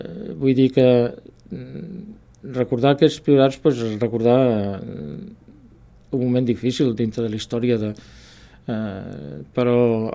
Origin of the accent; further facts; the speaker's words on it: Tarragona, Catalonia, Spain; soc de Tarragona, no? I encara que sí, és veritat que m'he vinculat molt més al Priorat des de fa 25 anys o des de fa més aviat 35